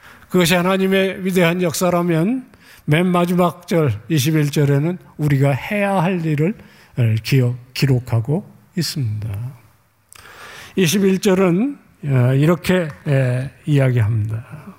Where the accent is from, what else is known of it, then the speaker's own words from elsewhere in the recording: Seoul, South Korea; 저는 70년대 초반에 한강이 내려다 보이는 응봉동이라는 곳에 살았는데요.